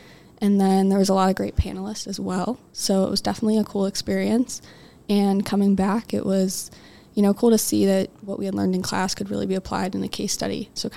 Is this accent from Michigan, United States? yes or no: no; Cleveland, Ohio, United States; I'm a senior in the sport management program. I'm from Cleveland, Ohio, and really I'm interested in marketing and youth sports.